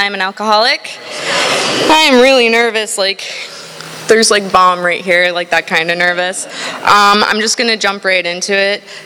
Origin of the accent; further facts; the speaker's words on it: Palm Harbor, Florida, United States; I was born and raised in Palm Harbor, Florida.